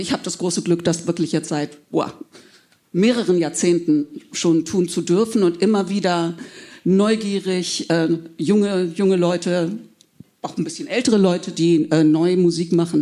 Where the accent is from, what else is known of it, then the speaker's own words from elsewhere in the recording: Braunschweig, Lower Saxony, Germany; ich bin in Braunschweig groß geworden